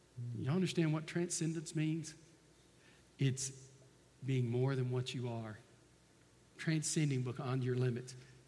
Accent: Lindale, Texas, United States; you can ask the people I grew up with in Lindale, Texas.

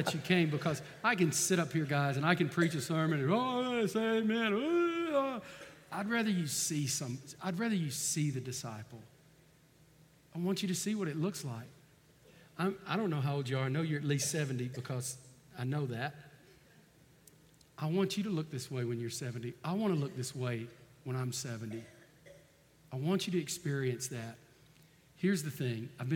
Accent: Lindale, Texas, United States; you can ask the people I grew up with in Lindale, Texas.

